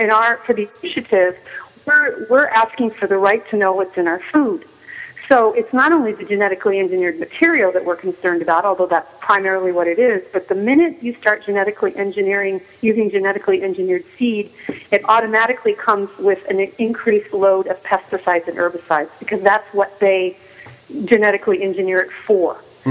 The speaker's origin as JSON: {"language": "English", "town": "Chico", "region": "California", "country": "United States", "tie": "born or raised there", "said": "So I am here in Sunnyvale, and I'm not going to be back in my hometown of Chico until September 2nd."}